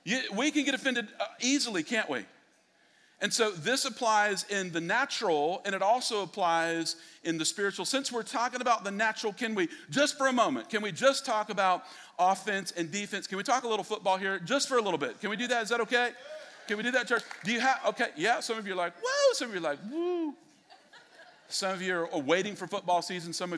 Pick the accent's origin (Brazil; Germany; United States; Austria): United States; Tampa, Florida; born there; except for the fact that I was born in Tampa.